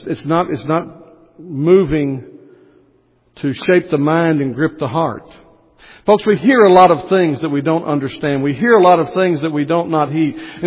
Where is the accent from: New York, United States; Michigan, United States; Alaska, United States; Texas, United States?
Texas, United States; also born or lived in Louisiana; I grew up in Southeast Texas. I was a pastor in Louisiana for a long time.